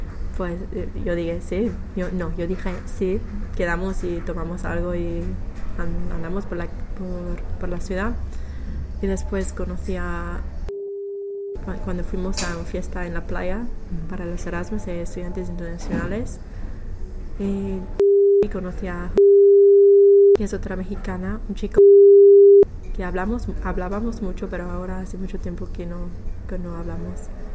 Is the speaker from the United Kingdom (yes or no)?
yes; United Kingdom; Spanish is a second language; Y también en mi piso a veces la chica italiana hace unas cosas para mí como británica son muy extraños